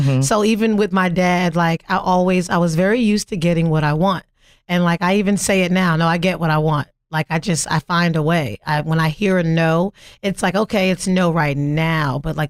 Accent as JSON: {"language": "English", "town": "Philadelphia", "region": "Pennsylvania", "country": "United States", "tie": "born or raised there", "said": "Well, I was raised in Philadelphia, and I would say that I had a very limitless childhood."}